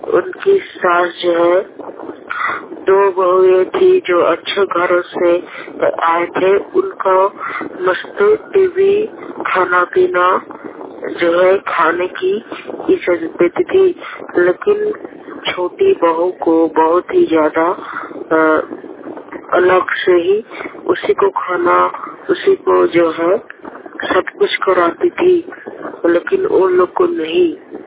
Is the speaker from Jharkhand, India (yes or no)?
yes; Jharkhand, India; और मैं झारखंड से हूँ